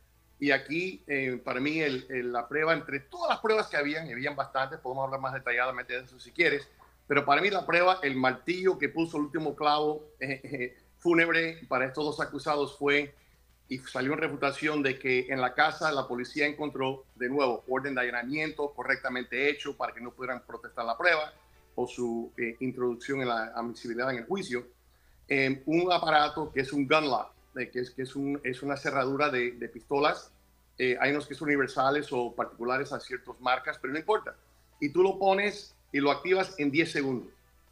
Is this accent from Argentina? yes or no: no; United States; En mi país, la segunda enmienda, somos muy a favor de las armas.